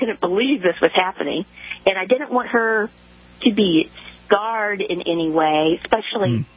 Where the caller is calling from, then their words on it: Surfside Beach, South Carolina, United States; Surfside Beach.